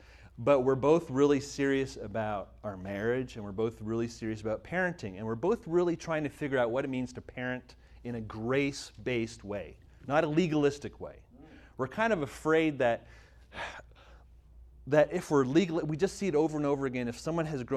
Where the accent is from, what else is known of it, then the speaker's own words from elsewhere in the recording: Canada; now in United States; I grew up in Canada